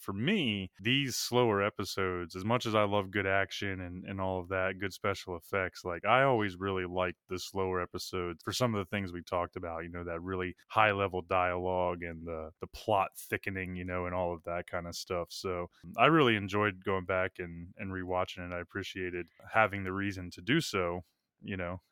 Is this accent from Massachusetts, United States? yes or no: no; Maryland, United States; So me and one of my lifelong friends, Kyle Eckard, we grew up together in Maryland.